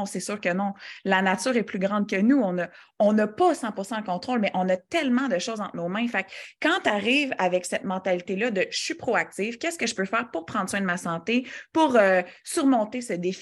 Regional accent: Quebec, Canada; moved away as an adult; now in Winnipeg, Canada; une couple d'années, on a déménagé à Winnipeg parce que mon chum il a été posté à l'étranger. Donc, on a quitté le Québec, il est militaire. Donc, moi, à ce moment-là, ça a rocké mon monde, là, genre, OK, je quitte ma famille

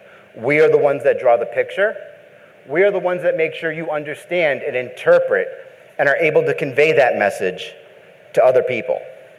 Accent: Boston, Massachusetts, United States; also born or lived in Arizona; Being an East Coast guy, I grew up in Boston, and I ended up going to Arizona State where I got a degree in computer science.

